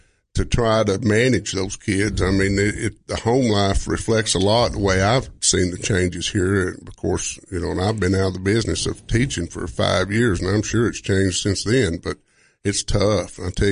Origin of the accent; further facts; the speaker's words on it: Cookeville, Tennessee, United States; Well, I was an only child and lived in a down where I live now, but it was rural.